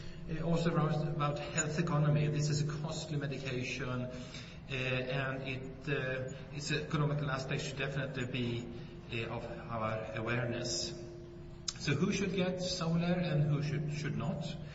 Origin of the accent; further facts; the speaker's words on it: Umeå, Västerbotten County, Sweden; English is a second language; My hometown, Umeå, here is currently the European capital of culture this year